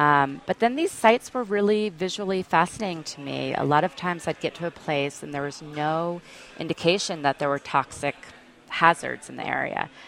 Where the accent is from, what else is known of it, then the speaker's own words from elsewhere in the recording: New York, United States; And as a New Yorker and as an artist who was doing an air monitoring project